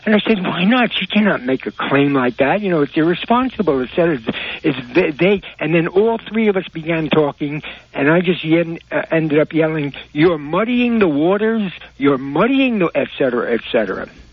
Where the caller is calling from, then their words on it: Manhattan, New York, United States; I'm from Manhattan.